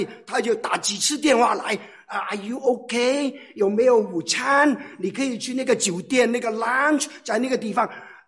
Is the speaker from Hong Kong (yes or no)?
yes; Yuen Long, New Territories, Hong Kong; moved away; 从前如果五十年前要从东涌到元朗，就是我的老家，要起码五个小时。